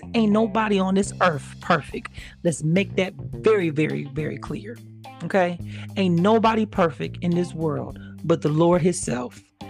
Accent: Detroit, Michigan, United States; So I'm from Detroit. I'm representing.

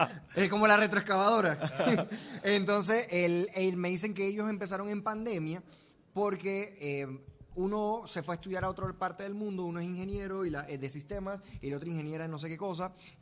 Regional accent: Panama; Bueno, yo vengo de Panamá, soy creador de contenido digital.

